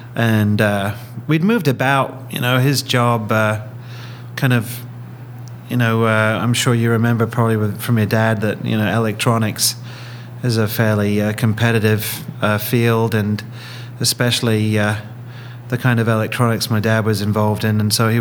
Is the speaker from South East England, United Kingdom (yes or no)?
yes; Portsmouth, South East England, United Kingdom; now in United States; I'm originally from Portsmouth, England.